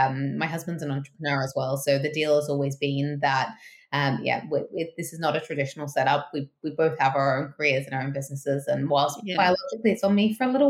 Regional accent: Australia; as a January baby myself, that was great growing up in Australia.

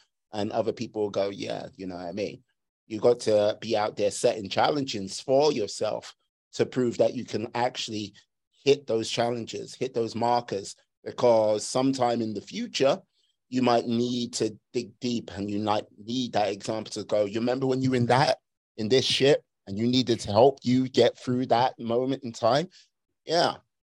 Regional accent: London, United Kingdom; I say this as a Londoner

